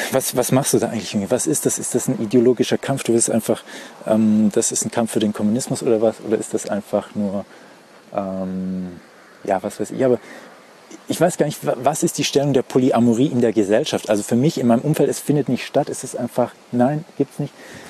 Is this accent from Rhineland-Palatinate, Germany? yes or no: no; Baden-Württemberg, Germany; das sieht nicht so aus wie in meiner Heimat, was natürlich auch im schönen Württemberg liegt, aber eben nochmal ein Stück weiter weg und in einer kärgeren, eher klimatisch kühleren Region